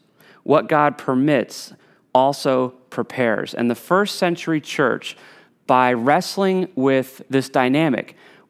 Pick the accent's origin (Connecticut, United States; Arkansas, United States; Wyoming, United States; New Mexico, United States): Connecticut, United States; Preston; When I was a boy, probably the greatest ill that I ever suffered growing up in Preston was the fact that I was just incredibly bored.